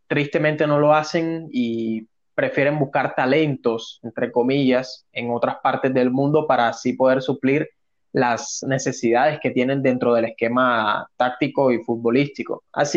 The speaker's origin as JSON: {"language": "Spanish", "country": "Colombia", "said": "Ya muchos saben de que nosotros somos colombianos."}